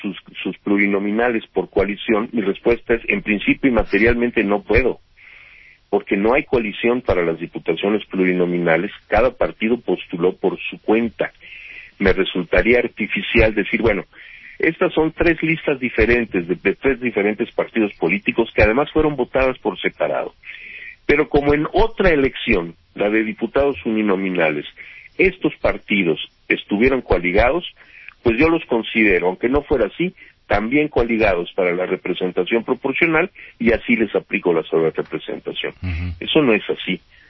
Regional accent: Mexico; como cualquier mexicano estoy obligado a obedecer la Constitución

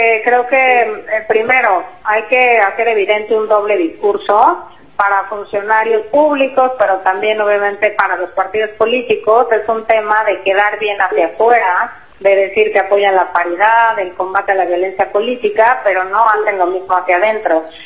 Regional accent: Mexico; lo que tenemos que hacer como mexicanas y mexicanos es promover un país incluyente

